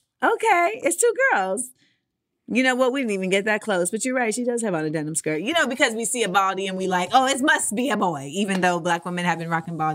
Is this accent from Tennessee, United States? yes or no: no; Orlando, Florida, United States; And I love this piece because I grew up in Orlando, Florida.